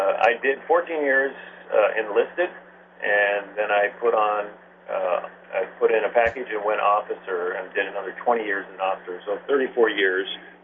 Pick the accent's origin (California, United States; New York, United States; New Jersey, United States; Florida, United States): Florida, United States; Vero Beach; I was raised here in Vero Beach, which is just north of Fort Pierce, and graduated high school here and everything.